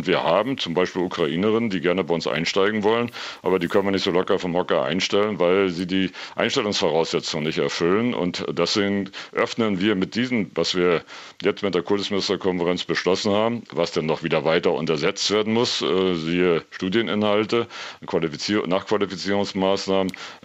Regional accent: Thuringia, Germany; Bei uns in Thüringen sind es eben Erfurt, Weimar, ist alles nicht so groß, die Städte

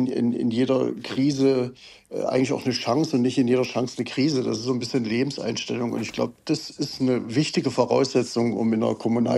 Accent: Saxony-Anhalt, Germany; Ich habe also hier tatsächlich in Sachsen ja ein bisschen Migrationshintergrund. Ich komme eigentlich aus Sachsen-Anhalt

